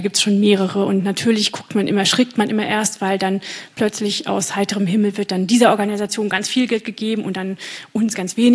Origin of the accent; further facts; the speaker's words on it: Germany; dass ich bin nicht fremd, ja, ich bin ja Deutsche.